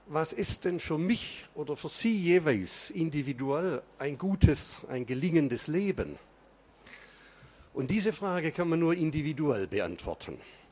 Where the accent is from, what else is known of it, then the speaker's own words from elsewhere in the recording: Baden-Württemberg, Germany; accent: Swabian; Oder wie man in meiner Heimat sagt, grüß Gott. Sie werden unschwer den Schwaben im Laufe des Vortrages erkennen.